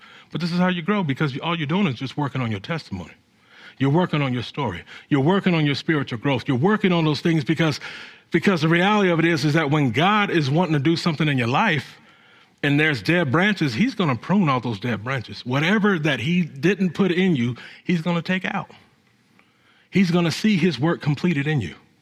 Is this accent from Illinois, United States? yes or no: no; California, United States; you know, I'm from California